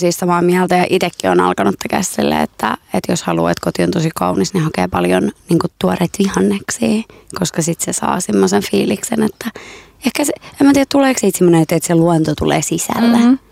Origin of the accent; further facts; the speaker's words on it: Iran; Finnish is a second language; now in Finland; Mä oon siis Iranista kotoisin, että ruoka on aina ollut suuressa osassa.